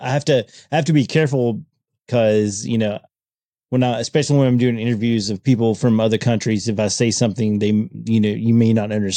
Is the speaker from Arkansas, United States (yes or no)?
no; Tennessee, United States; accent: Southern; Some people from the South actually are like, where are you from? I'm like, oh, from Tennessee. I grew up here.